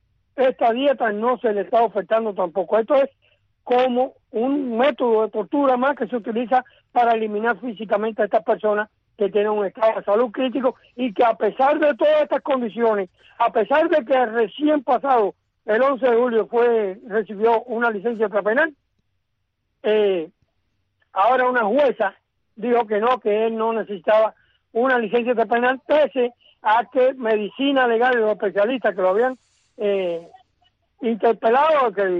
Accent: Cuba; con toda la responsabilidad que me asiste como cubano y como ciudadano cubano

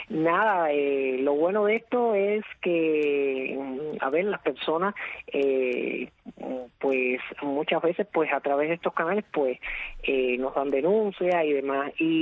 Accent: Cuba; moved away as an adult; en 12 ocasiones que salí de Cuba, me hubiera quedado en una de esas. No, yo quería seguir con mi labor de activista y seguir dentro de Cuba ejerciendo mi profesión y demás

